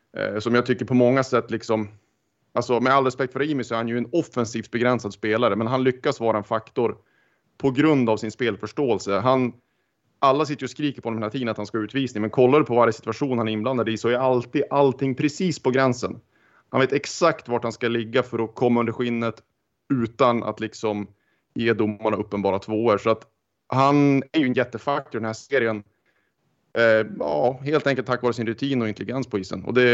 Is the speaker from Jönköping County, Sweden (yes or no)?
no; Örnsköldsvik, Västernorrland County, Sweden; jag är ju född och uppväxt i Övik